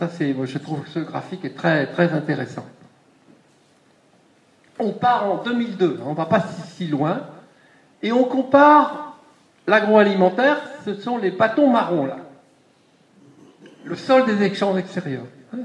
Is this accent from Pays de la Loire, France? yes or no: yes; Pays de la Loire, France; moi, je viens d'Anjou.